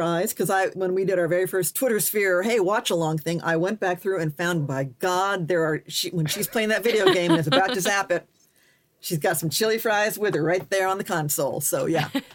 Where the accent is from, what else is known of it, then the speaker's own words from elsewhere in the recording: Wisconsin, United States; born there; I was born in Wisconsin.